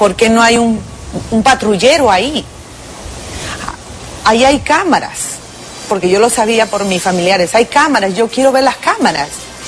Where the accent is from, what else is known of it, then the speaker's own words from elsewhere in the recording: Peru; now in United States; ¿Cómo yo puedo ir a mi país ahora, porque soy ciudadana americana?